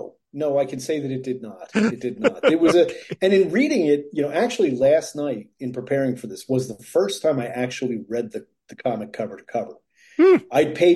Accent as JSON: {"language": "English", "region": "New Jersey", "country": "United States", "tie": "born or raised there", "said": "And I grew up in New Jersey, so it feels full circle."}